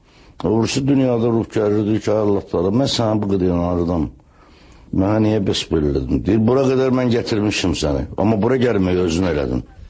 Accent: Baku, Azerbaijan; Əlbəttə böyük çətinliklə böyümüşəm Sovetskidə

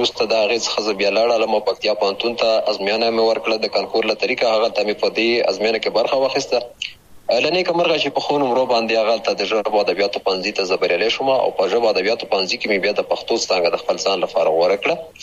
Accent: Khyber Pakhtunkhwa, Pakistan; هغه دیارلس سوه څلور شپېته کال و چې زه په همدې ولسوالۍ کې پیدا شوم، د بابو خیلو نومې ځای کې چې دا هم همدغه ته هم جوار ولسوالۍ ده، د ښکته پښتونخوا هغه ولسوالۍ چې د ډیورن کرخې سره جوخته پرته ده

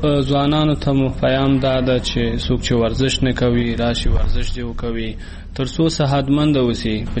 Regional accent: Afghanistan; ډیر خوښ یم په دې چې زه یو افغان یم.

